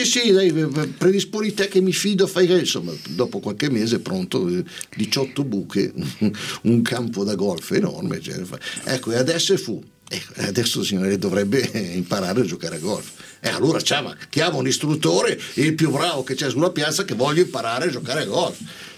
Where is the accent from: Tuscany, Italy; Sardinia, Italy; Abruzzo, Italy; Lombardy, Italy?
Lombardy, Italy; Milan; No, se io sono di Milano.